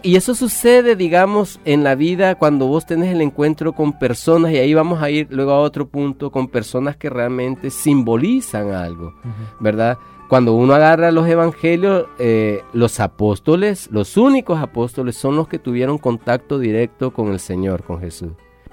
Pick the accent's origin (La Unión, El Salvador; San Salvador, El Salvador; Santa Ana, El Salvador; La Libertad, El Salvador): La Libertad, El Salvador; Santa Tecla; de donde soy yo, de la Colonia Las Delicias, en Santa Tecla.